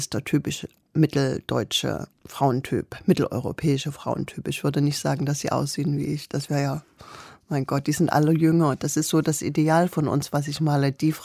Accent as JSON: {"language": "German", "town": "Mosel", "region": "Saxony", "country": "Germany", "tie": "born or raised there", "also_born_or_lived": "Leipzig", "said": "Ich bin bei Zwickau in Mosel aufgewachsen und bin dann in der ersten Klasse nach Leipzig gezogen"}